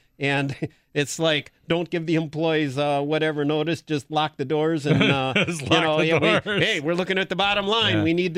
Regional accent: Green Bay, Wisconsin, United States; where I grew up in Green Bay, the big beer was Old Style

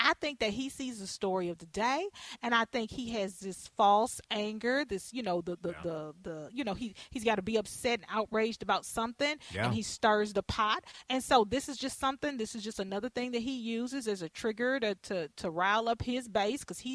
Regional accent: Texas, United States; I should because I'm from Texas, so now, I should know

